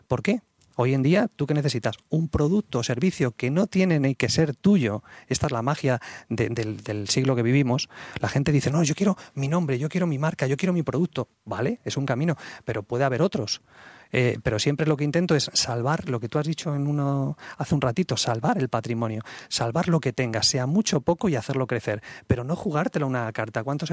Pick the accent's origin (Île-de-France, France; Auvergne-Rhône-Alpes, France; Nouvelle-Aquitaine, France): Île-de-France, France; Paris; yo pasé una etapa preciosa viviendo en París, donde me crié allí, estuve en el Instituto Francés, y allí pasé mucho tiempo.